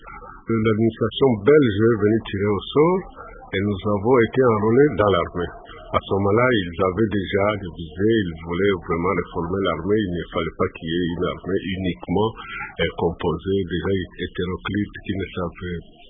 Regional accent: Bukavu, South Kivu, DR Congo; Je suis né à Bukavu en 1940, à Kadutu. Et après ça, j'ai fait mes études primaires ici à Bukavu et à Mugeri. À Mugeri, c'est du côté de Katana.

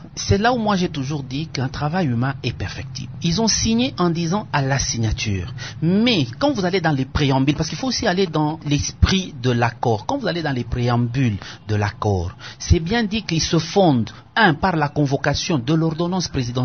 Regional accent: DR Congo; Nous tous, nous sommes Congolais

